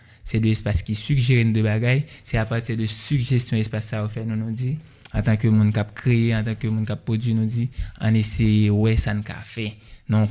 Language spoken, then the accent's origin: French; Haiti; en tant que peuple, en tant qu'haïtien